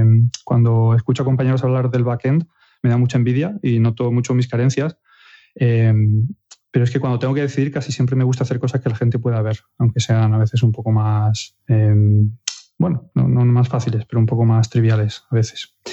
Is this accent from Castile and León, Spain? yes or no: no; Madrid, Community of Madrid, Spain; Pues yo soy un programador más, estudié aquí en España. Yo soy de Madrid, pero estudié en la Universidad de Granada, en la Escuela Técnica Superior de Ingeniería Informática. Y empecé en el 98, acabé en el 2004.